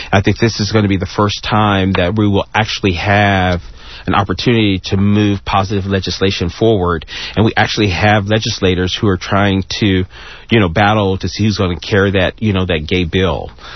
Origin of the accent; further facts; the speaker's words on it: Texas, United States; being born and raised in Texas and knowing the organization and the vibrancy of all of the LGBT organizations here